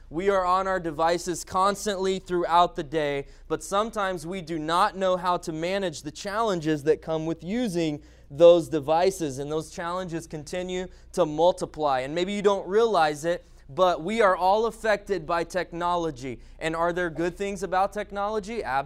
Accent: Philippines; I grew up in the Philippines as a missionary kid

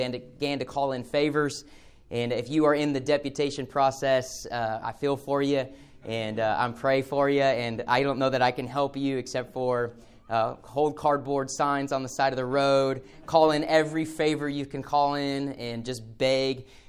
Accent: Las Vegas, Nevada, United States; moved away as an adult; So again, I'm from Las Vegas, Nevada. Grew up there for 19 years. Moved to Lancaster to go to West Coast Baptist College.

